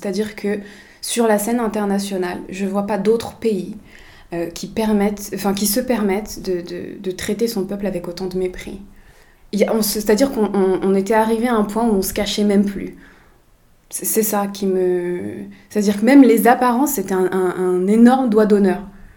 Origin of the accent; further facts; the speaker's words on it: France; Je suis une femme, j'ai grandi en banlieue, je suis française. J'ai décidé d'être algérienne, d'avoir la nationalité algérienne à 25 ans. Je suis donc binationale.